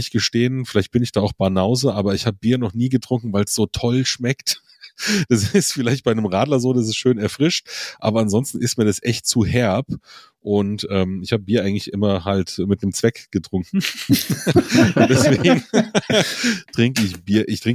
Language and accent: German; Munich, Bavaria, Germany; Ich komme ja aus München halt, habe da auch 22 Jahre gewohnt, bin da aufgewachsen, groß geworden